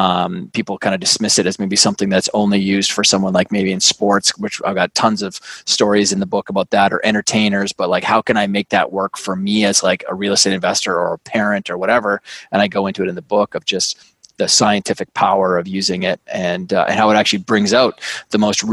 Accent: Canada; now in New York City, United States; I'm Canadian. I grew up on a big farm and ranch up in Canada, you know, moved all around the world and now live in New York City.

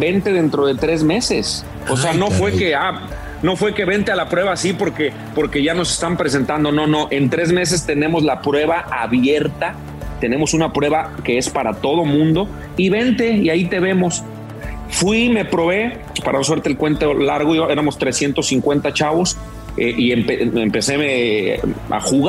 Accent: León, Guanajuato, Mexico; Fíjate que yo soy de León, lo sabes, claro.

